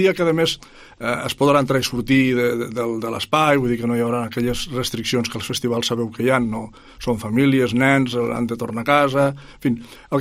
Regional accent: Lleida, Catalonia, Spain; estem parlant de que som tots de Lleida

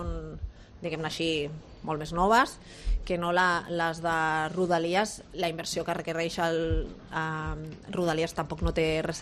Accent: Catalonia, Spain; Jo vinc d'una comarca com és la meva comarca és del Maresme, que allà doncs, tenim la línia R1, la primera línia de tota Espanya, que està tocant el litoral

